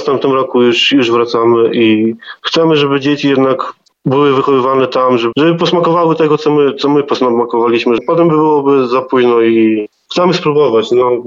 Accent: Kolno, Podlaskie Voivodeship, Poland; pierwsze moje kapele tam u siebie w Kolnie to właśnie w tym kierunku i pewnie to zostało.

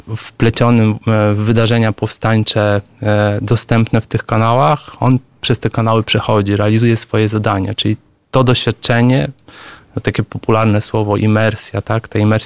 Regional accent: Warsaw, Masovian Voivodeship, Poland; ja jestem rodowitym warszawiakiem

